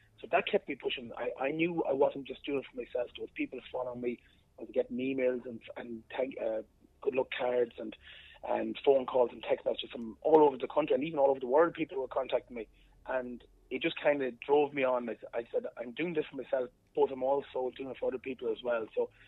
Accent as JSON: {"language": "English", "town": "Roscommon", "region": "Connacht", "country": "Ireland", "lives_now": "Dublin, Ireland", "said": "no, I'm from Roscommon. I'm just living in Dublin for the last 19 years."}